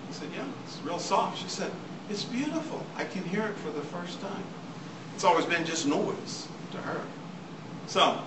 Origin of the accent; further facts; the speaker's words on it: Deming, New Mexico, United States; it reminded me of my hometown or my home country of Deming, New Mexico. If you'll plant a mesquite bush here and here and here, it looks just like where I grew up.